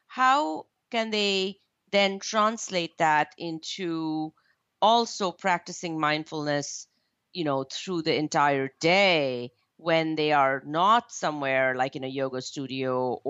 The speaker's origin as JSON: {"language": "English", "country": "India", "tie": "born or raised there", "said": "I know this only because I was born and raised in India."}